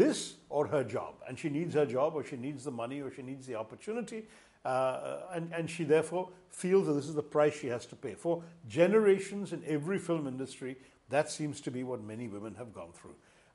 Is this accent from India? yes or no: yes; India; And there's something wrong with us as Indian men if we can't address this problem in our society's interest.